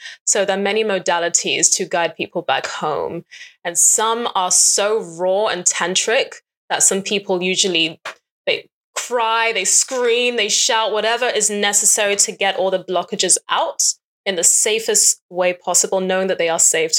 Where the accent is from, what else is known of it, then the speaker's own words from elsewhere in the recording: England, United Kingdom; I remember growing up in England, and I was predominantly white school, and I was literally, I think, one of two of the only black students in my whole year.